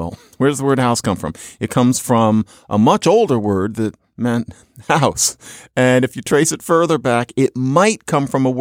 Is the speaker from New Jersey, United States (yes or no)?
no; Philadelphia, Pennsylvania, United States; born or raised there